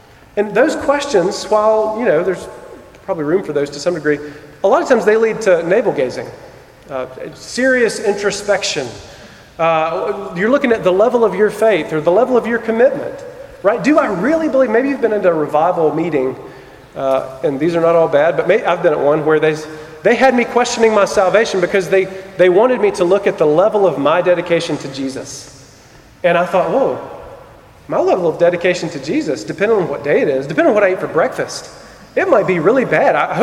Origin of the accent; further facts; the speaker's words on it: Georgia, United States; And I'm from Rabun County. We had cows.